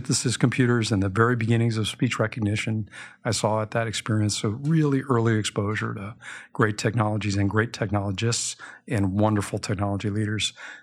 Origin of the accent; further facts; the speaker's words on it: California, United States; born there; So I was born in Silicon Valley in 1965.